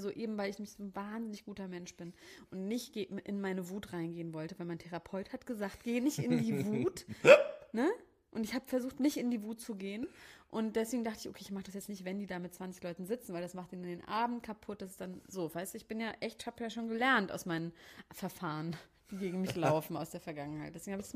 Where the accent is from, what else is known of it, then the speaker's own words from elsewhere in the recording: Berlin, Germany; Nee, ich bin im Grunewald aufgewachsen, da haben wir damit gewrestelt.